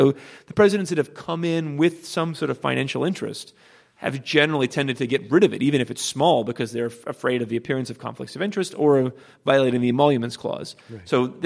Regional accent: Texas, United States; So I'm from Texas.

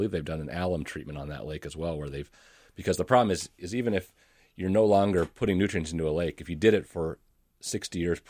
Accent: White Bear Lake, Minnesota, United States; And I'm also from White Bear Lake and familiar with Bald Eagle Lake

